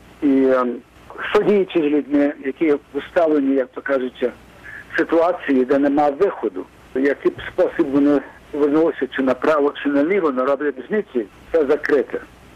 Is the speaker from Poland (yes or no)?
no; United States; І ми опинилися в Америці. Я виріс в Америці, але для мене той сам час, я так само виріс в українській громаді.